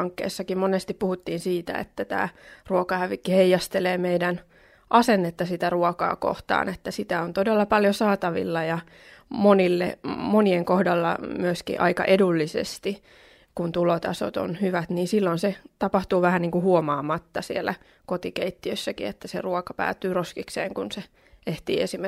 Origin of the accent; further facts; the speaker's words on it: South Ostrobothnia, Finland; meillä Etelä-Pohjanmaalla ja Suomessakin ylipäätään aika usein ajatellaan